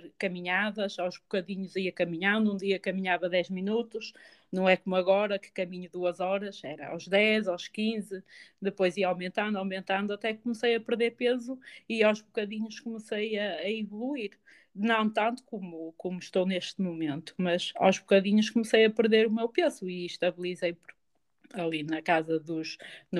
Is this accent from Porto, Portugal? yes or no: no; North, Portugal; Portanto, sou do Norte, vivo em Famalicão.